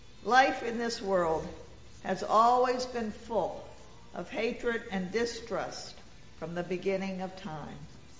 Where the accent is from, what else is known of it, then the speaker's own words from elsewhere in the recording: Virginia, United States; I grew up in Virginia in the era of the major racial segregation.